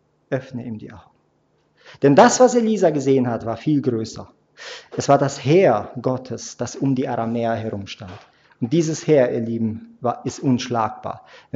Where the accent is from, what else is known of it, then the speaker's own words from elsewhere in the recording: Transylvania, Romania; er kommt aus dem Heimatdorf, aus Rumänien, aus Siebenbürgen, wo ich herkomme.